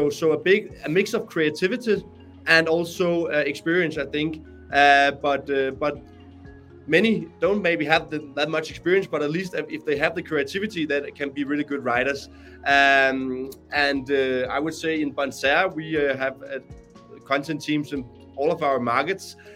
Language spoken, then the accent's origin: English; Copenhagen, Capital Region of Denmark, Denmark; English is a second language; I've been working with the SEO for almost 10 years. And I'm from Copenhagen in Denmark.